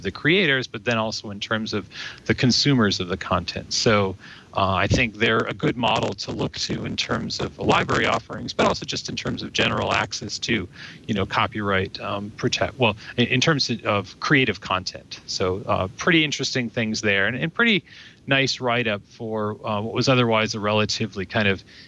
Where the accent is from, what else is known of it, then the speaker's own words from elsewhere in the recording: Midwest, United States; I grew up in the Midwest